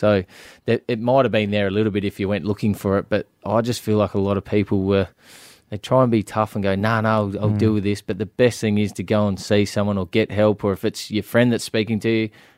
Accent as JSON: {"language": "English", "town": "Stansbury", "region": "South Australia", "country": "Australia", "tie": "born or raised there", "said": "I was brought up in Stansbury on the York Peninsula"}